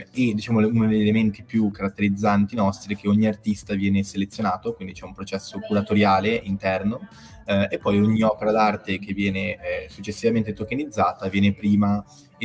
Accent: Genoa, Liguria, Italy; born there; sono nato nel 97 a Genova

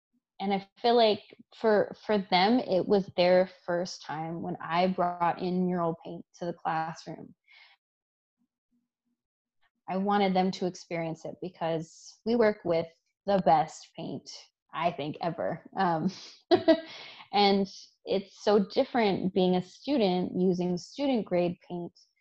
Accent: San Francisco, California, United States; growing up in the Bay, in our different neighborhoods that we grew up in. You know, me from the Mission

